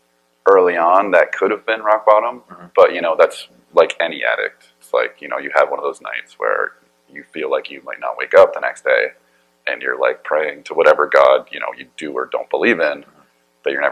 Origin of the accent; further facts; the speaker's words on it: Vermont, United States; But I grew up in Vermont, and Oxycontin was really big there.